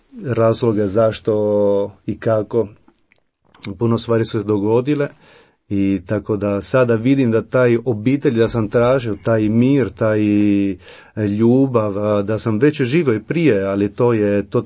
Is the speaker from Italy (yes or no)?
yes; Italy; Croatian is a second language; moved away as an adult; also born or lived in Rome; now in Split, Croatia; dolazim iz Italije, kako sam rekao, i ipak već 6 godina živimo u Hrvatskoj. Živimo u Splitu sa ženom i 3 djecom